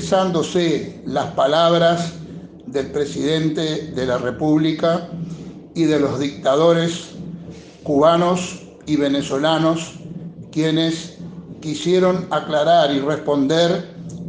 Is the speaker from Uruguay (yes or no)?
yes; Uruguay; debemos sentirnos muy orgullosos como uruguayo